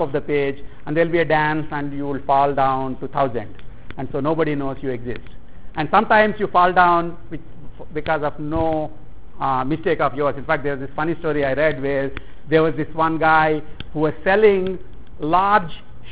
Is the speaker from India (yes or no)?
yes; India; because I'm from India